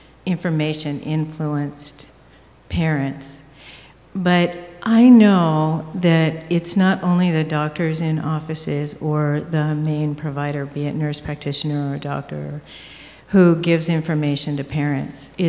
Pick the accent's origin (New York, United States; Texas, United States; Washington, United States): Washington, United States; from Washington State, and I have a question for Michelle Mergler.